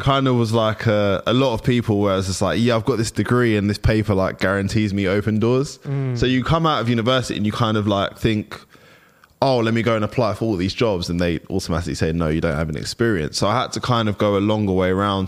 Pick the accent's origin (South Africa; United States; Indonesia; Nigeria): Nigeria; I'm Nigerian, as you can tell by my name.